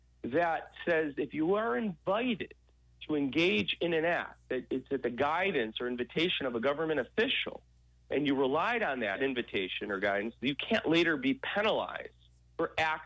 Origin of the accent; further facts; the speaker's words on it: Philippines; now in United States; thinking, why would they register me, invite me if I was ineligible, seeing I'm a Filipino citizen